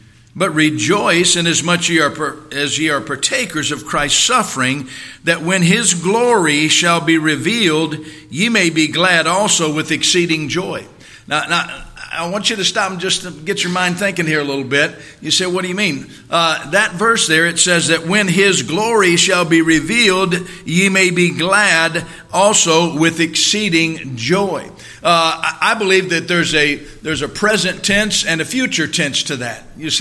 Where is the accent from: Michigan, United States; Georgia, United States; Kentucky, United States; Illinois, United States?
Michigan, United States; Ann Arbor; We are hail from Michigan originally, Ann Arbor, Michigan. That's where I was a firefighter.